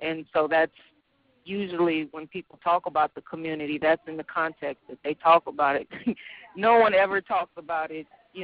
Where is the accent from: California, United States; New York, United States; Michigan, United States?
California, United States; San Francisco; I was born and raised in Hunter's Point